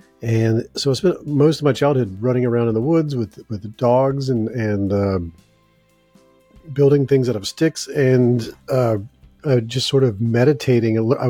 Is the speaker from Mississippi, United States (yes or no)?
yes; Mississippi, United States; I grew up in the Deep South, the United States, southern Mississippi, about an hour north of New Orleans